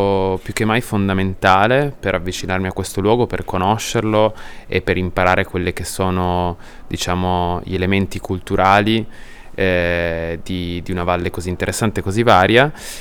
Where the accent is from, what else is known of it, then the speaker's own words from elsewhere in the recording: Turin, Piedmont, Italy; vengo da Torino e ho studiato design ecosociale, una magistrale presso la Libera Università di Bolzano